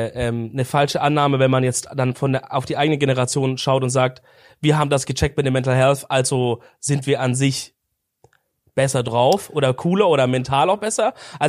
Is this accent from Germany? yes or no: yes; Baden-Württemberg, Germany; ja, ich bin halt Süddeutscher im Herzen, gell? Du kriegst mir aus der Schwabenland auch nicht der Schwabe aus mir, gell?